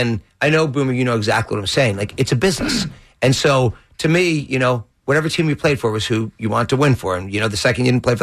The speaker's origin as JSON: {"language": "English", "town": "Philadelphia", "region": "Pennsylvania", "country": "United States", "said": "and look, Philly, look, I'm from Philly."}